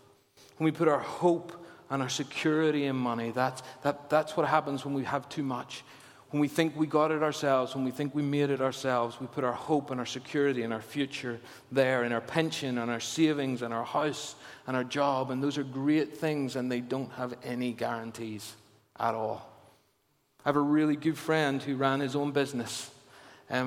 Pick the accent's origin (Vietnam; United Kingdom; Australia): United Kingdom; Ballymena, Northern Ireland; I'm from Ballymena. We like to get value for money.